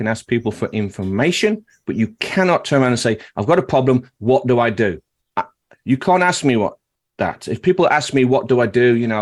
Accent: England, United Kingdom; accent: blend of English accents; accent. It's a blend of all sorts of different accents from England. So I moved around a lot. So this is my accent. I don't think anyone else speaks like I do.

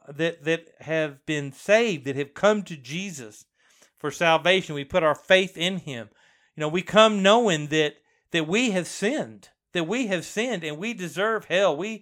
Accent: United States; Especially here in this country, because we are Americans, right? Now, I'm American

